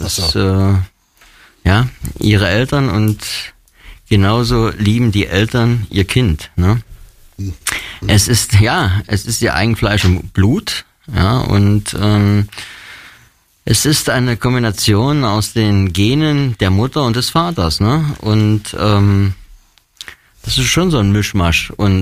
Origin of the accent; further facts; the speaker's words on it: East Germany, Germany; Und wir kommen ja nur aus der DDR, da war ja eine Mauer drumherum.